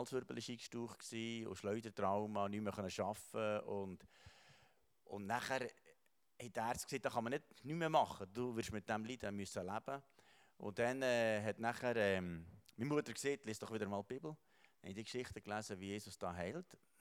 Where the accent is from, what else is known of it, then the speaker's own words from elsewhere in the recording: Bern, Switzerland; wir sind sehr fröhliche Bauernfamilie. Ich bin im Simmental aufgewachsen, als Bergbauer.